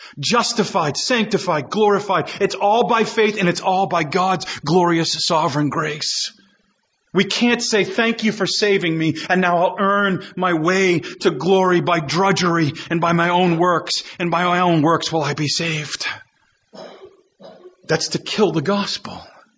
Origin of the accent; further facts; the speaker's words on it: United States; born there; I was born in America as a descendant of Adam and therefore was descended into the sons and daughters of disobedience.